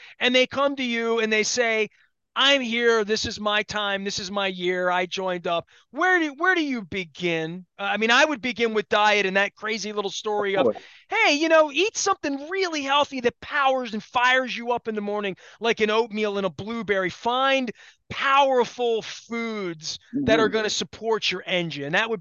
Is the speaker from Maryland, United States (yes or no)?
yes; Baltimore, Maryland, United States; We went to Patterson Park in the middle of the plague, and I'm from East Baltimore.